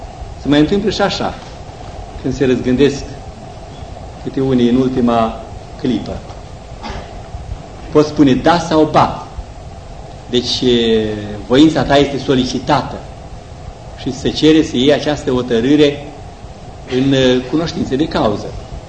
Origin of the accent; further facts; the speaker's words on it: Romania; born there; eu dacă m-am născut în România, am mult mai multe șanse să mă căsătoresc, sau am avut mai multe șanse să mă căsătoresc cu o româncă decât cu o unguroaică sau cu o bulgăroaică, nu?